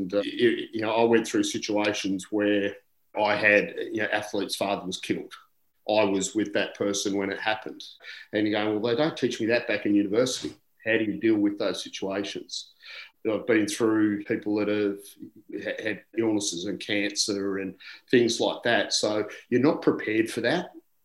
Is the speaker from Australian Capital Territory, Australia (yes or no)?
yes; Canberra, Australian Capital Territory, Australia; I grew up in Canberra. So ACT was a small pool.